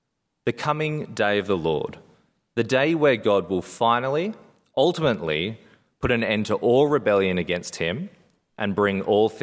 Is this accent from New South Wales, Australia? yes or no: yes; New South Wales, Australia; I grew up on the Central Coast, and the house of my childhood was built on a small house that looked east over the sea.